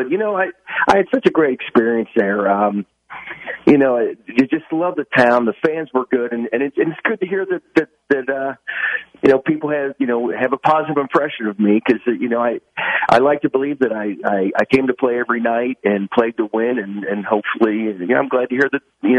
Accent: Cincinnati, Ohio, United States; Well, okay, so I'm from Cincinnati and grew up a Reds fan

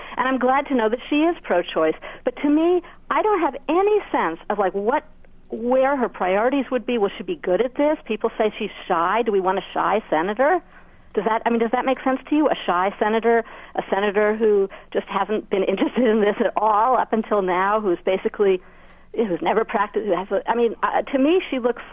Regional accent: New York, United States; As a New Yorker, what I want is someone who has that fire in the belly

